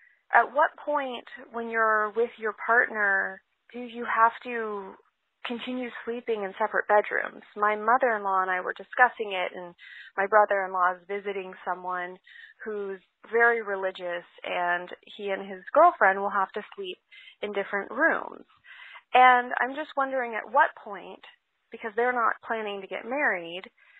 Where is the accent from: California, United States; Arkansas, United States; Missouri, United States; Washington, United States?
California, United States; I'm from California.